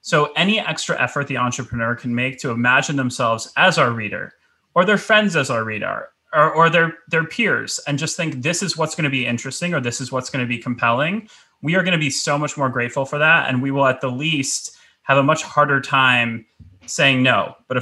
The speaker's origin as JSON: {"language": "English", "town": "New York City", "region": "New York", "country": "United States", "said": "as a New Yorker, let's say I'm a Knicks fan."}